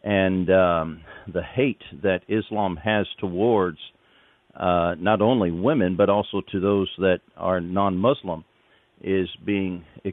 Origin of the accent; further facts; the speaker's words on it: England, United Kingdom; accent: British; went back to England as a missionary after studying in Bible college here in the United States, lost my British accent then.